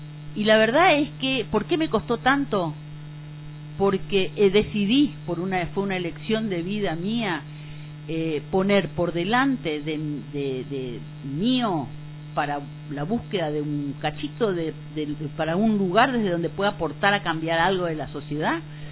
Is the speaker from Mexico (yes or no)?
no; Argentina; como ciudadana argentina